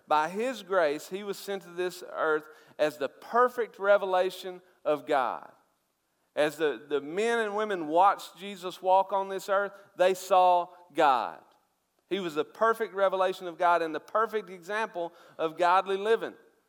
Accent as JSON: {"language": "English", "town": "Tupelo", "region": "Mississippi", "country": "United States", "tie": "born there", "said": "I was born in Tupelo, Mississippi. My daddy worked in a furniture factory. My mother was a beautician."}